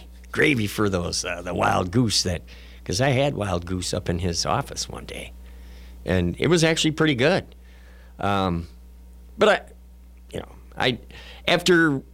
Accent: United States; as an American citizen, I would probably find myself quite embarrassed meeting people from other places

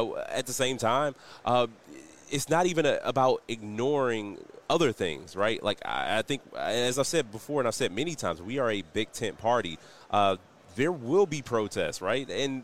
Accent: Milwaukee, Wisconsin, United States; something that we didn't see at the convention in my hometown of Milwaukee.

